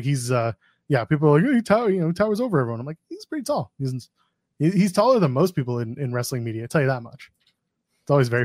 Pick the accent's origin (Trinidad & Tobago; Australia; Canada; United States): Canada; They brought out a bag of pucks, which I appreciated as a Canadian.